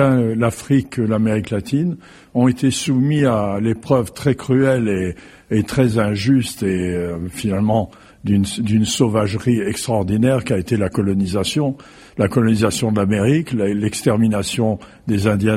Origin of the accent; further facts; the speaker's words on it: Nice, Provence-Alpes-Côte d'Azur, France; quand j'ai grandi à Nice, mais je ne ressemblais pas aux Niçois. J'avais pas le type physique des Niçois.